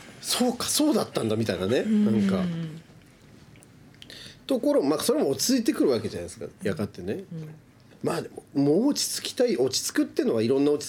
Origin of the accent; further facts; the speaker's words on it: Nagano, Japan; 長野の田舎にうちの実家あるんですけど